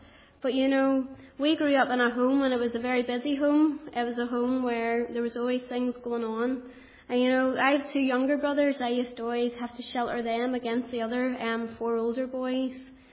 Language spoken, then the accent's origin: English; Kilkeel, Northern Ireland, United Kingdom; accent: Northern Irish; You'll probably understand my accent because I'm from Kilkeel and we speak a wee bit the same to people from Ballymena.